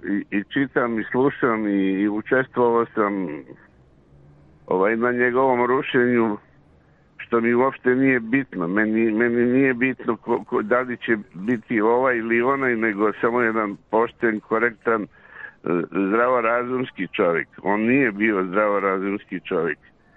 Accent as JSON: {"language": "Serbian", "country": "Serbia", "said": "mi smo Srbi vrlo nekvalitetan narod, znate šta"}